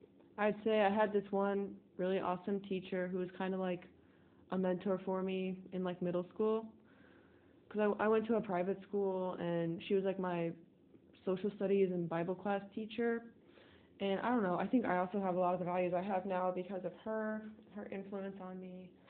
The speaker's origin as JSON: {"language": "English", "town": "St. Charles", "region": "Missouri", "country": "United States", "tie": "born there", "said": "Well, I was born in St. Charles, Missouri, which is, like, I don't know, like, 10 minutes outside St. Louis, or, like, 15 minutes."}